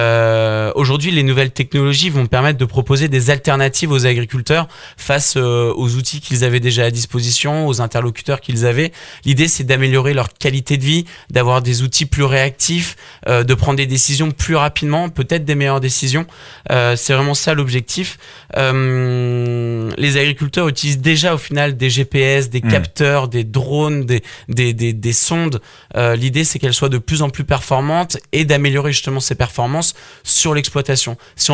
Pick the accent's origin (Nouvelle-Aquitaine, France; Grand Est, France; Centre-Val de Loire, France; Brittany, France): Centre-Val de Loire, France; Nous, on vient de la Beauce, donc là, on va être un petit peu chez nous.